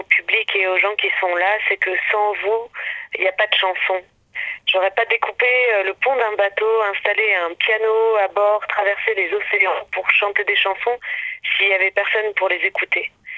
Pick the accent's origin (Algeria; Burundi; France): France; Auvergne-Rhône-Alpes; d'être de retour aussi à Grenoble, puisque moi j'ai grandi dans le Vercors, donc c'est quand même mes sources aussi.